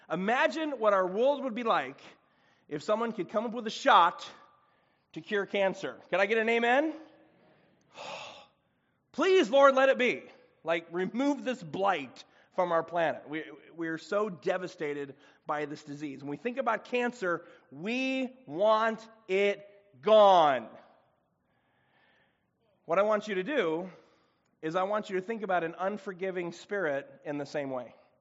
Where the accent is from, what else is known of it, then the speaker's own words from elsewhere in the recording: Chicago, Illinois, United States; I'm from Chicago, so I'm a city boy.